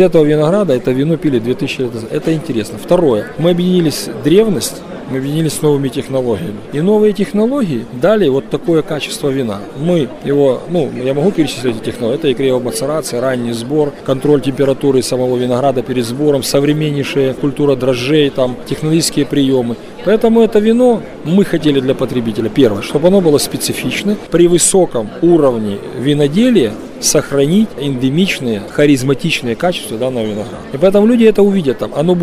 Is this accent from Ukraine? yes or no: yes; Crimea, Ukraine; ну я крымчанин, там в пятом каком-то поколении, не знаю. Во всяком случае, я знаю, где мой прапрадед похоронен.